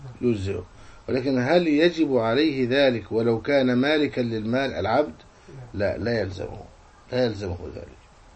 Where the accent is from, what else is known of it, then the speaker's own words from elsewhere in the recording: Egypt; في بلدنا مصر